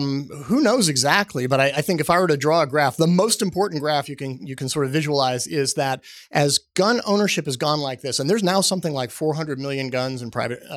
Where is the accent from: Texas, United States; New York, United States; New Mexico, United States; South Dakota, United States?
Texas, United States; which perhaps not coincidentally covers my home state of Texas, Louisiana, and Mississippi